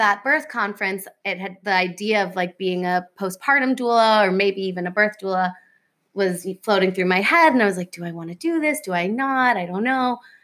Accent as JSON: {"language": "English", "town": "New York City", "region": "New York", "country": "United States", "tie": "born or raised there", "said": "So I grew up in New York City, New Yorker, born and raised. I lived in a really big apartment building on the Upper West Side with lots and lots of families."}